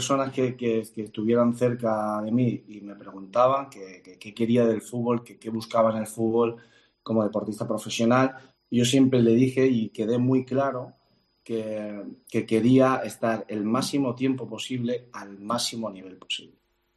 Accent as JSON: {"language": "Spanish", "town": "Gijón", "region": "Asturias", "country": "Spain", "tie": "born or raised there", "said": "ya sabes que soy hijo pródigo de Gijón"}